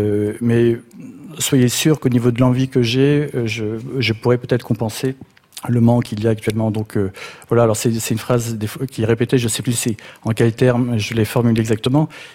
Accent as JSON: {"language": "French", "region": "Provence-Alpes-Côte d'Azur", "country": "France", "tie": "born or raised there", "said": "Oui, moi j'ai grandi sur la Côte d'Azur dans un cadre qui était un peu particulier"}